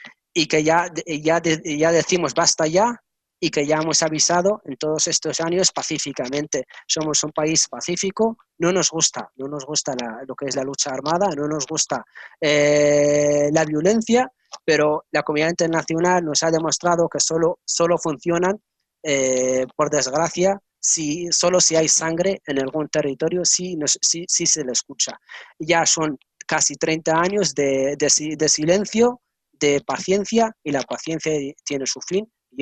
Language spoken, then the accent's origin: Spanish; Western Sahara; Hay muchos, somos muchos saharauis los que tenemos que sufrir el distanciamiento con nuestras familias.